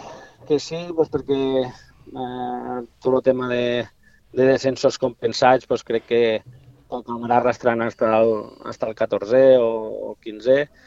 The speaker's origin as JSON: {"language": "Catalan", "region": "Catalonia", "country": "Spain", "said": "que tots som de les Terres de l'Ebre"}